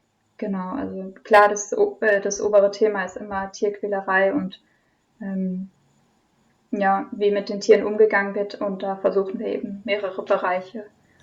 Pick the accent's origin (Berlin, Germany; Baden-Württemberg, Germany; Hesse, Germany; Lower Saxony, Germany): Baden-Württemberg, Germany; Ja, nee, ich komme aus Freiburg, also aus der Umgebung, aus einem kleinen Dorf, genau.